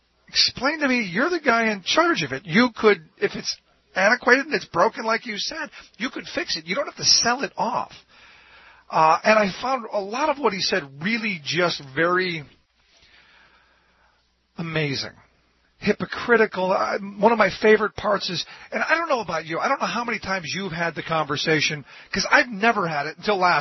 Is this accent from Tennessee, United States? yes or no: no; Cleveland, Ohio, United States; As a kid growing up in Cleveland, liquor was available.